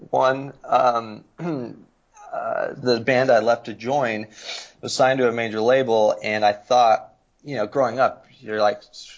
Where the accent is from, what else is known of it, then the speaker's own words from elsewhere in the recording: California, United States; I'm from the West Coast. I'm from the San Francisco Bay Area, so I knew I was going to move back to California.